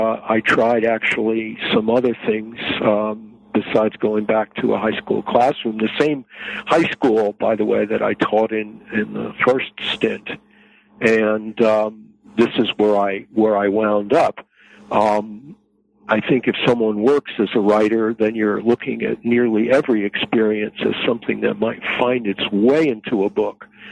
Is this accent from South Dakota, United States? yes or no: no; New Jersey, United States; I grew up in New Jersey. I've been married for 40 years.